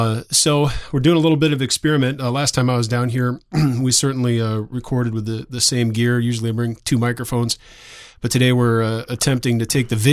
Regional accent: Illinois, United States; I grew up in Northern Illinois. I know we're just over the border of Indiana here, the same kind of weather.

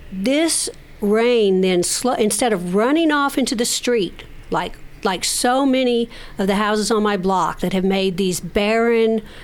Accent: Deep South, United States; I never ate Swiss chard. I grew up in the Deep South. I knew what turnip greens and mustard greens were.

